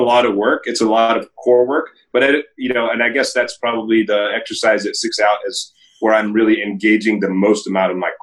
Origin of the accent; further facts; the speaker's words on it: Meridian, Mississippi, United States; now in Oahu, United States; I grew up in Meridian, Mississippi. There's not a lot of water around there.